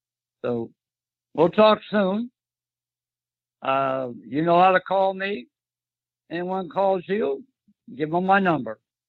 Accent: Midwest, United States; because I am from the Midwest. I worked growing up pumping SHIT from the ground

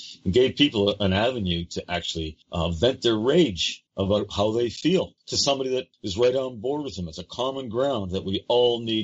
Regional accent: Canada; I'm Canadian, yeah.

